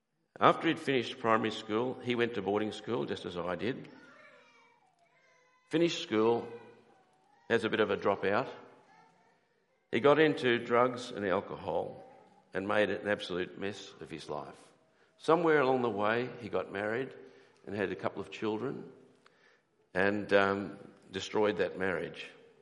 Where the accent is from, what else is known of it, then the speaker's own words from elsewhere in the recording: Port Moresby, National Capital District, Papua New Guinea; Went to primary school with when I was growing up in Port Moresby as a young boy.